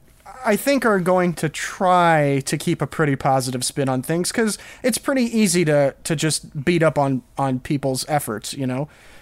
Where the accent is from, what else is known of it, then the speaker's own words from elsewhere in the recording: Chicago, Illinois, United States; I am a writer and filmmaker. I'm from the Chicago area.